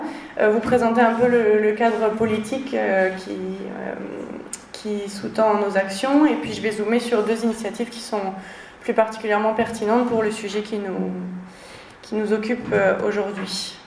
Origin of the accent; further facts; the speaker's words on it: France; parce que je suis française donc je vote pour la France